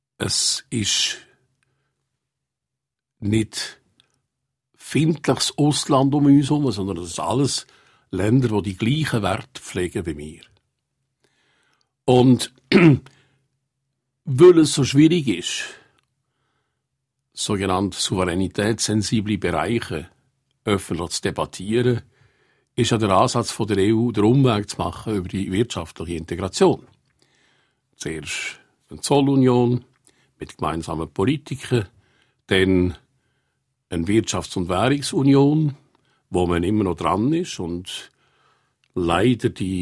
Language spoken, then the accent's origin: German; Switzerland; Die grundlegenden Fragen tun wir nicht gerne diskutieren als Schweizer.